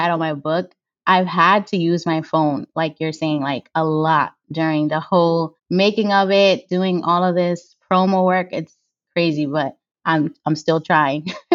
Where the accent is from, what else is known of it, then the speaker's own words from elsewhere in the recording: Bronx, New York, United States; born there; Like, I was born in the Bronx, and that's a place where it's always loud.